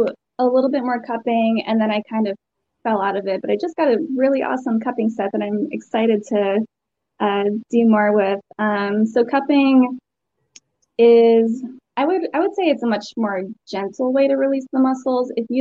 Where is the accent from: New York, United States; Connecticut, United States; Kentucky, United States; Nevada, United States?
Connecticut, United States; also born or lived in Nashville / Savannah / North Carolina; Sure. I'm from Connecticut originally. I have 5 siblings. I'm the oldest, the trailblazer. And I've been down south for almost 10 years.